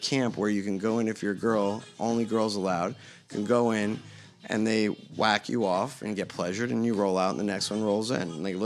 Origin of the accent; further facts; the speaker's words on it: New York, United States; also born or lived in Las Vegas; now in California, United States; I think I grew up in New York half my life, and then half my life, actually Vegas, and then wonderful California the past 4 years.